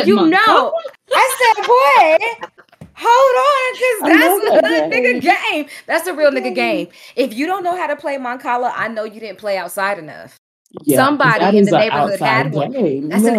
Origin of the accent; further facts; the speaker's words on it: California, United States; I didn't have no judgment because, you know, I'm from California and a lot of people smoke with their mama.